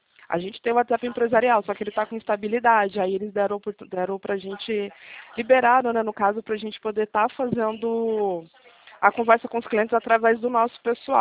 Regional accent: São Paulo, Brazil; moved away as an adult; now in Rio de Janeiro, Brazil; Oi, eu falo do Rio de Janeiro, do estado do Rio. Só que eu sou paulista, só que eu casei e vim pra cá.

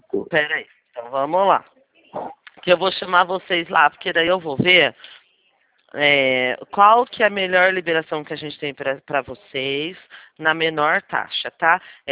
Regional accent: Limeira, São Paulo, Brazil; Limeira, interior de São Paulo. Não, nós somos paulistas.

